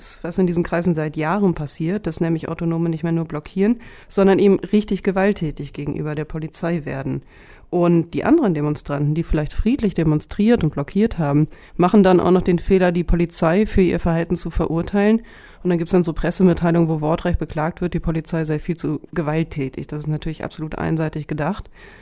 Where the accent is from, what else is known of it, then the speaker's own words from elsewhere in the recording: Lower Saxony, Germany; born there; Das sage ich jetzt nicht nur als gebürtige Niedersächsin.